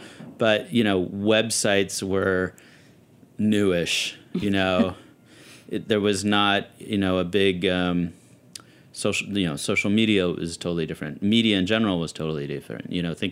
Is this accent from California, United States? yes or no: yes; California, United States; When I grew up in Northern California, the coffee culture was a very strong thing back then.